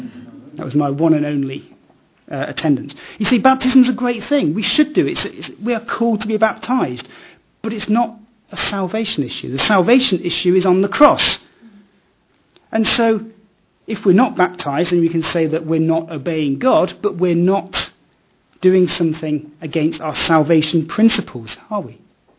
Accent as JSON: {"language": "English", "region": "East Midlands", "country": "United Kingdom", "tie": "born there", "also_born_or_lived": "Nottingham / Oxford / Strasbourg / Heidelberg", "said": "I said I was born in Leicestershire, studied university in Nottingham, then PhD in Oxford, where I became a Christian."}